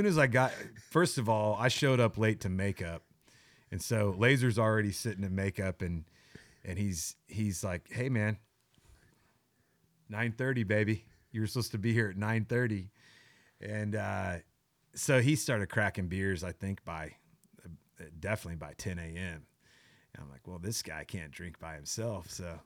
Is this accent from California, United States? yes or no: no; Oklahoma, United States; Of course I grew up in Oklahoma. I go to Colorado State.